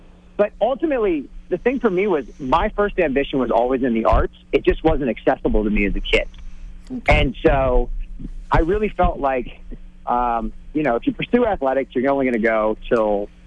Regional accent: Saint Paul, Minnesota, United States; Yeah, that's right. I was born in St. Paul and I lived in a lot of different places in the Twin Cities. I moved about 13 times.

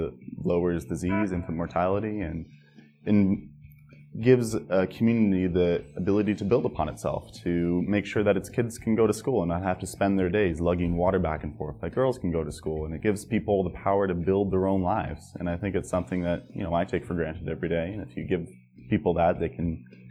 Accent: Kemptville, Ontario, Canada; I'm from Kempville, Ontario, and this is my story.

